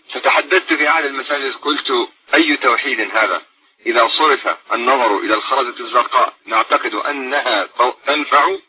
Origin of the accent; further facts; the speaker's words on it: Ramallah and al-Bireh Governorate, Palestine; ونحن من قضايا رام الله.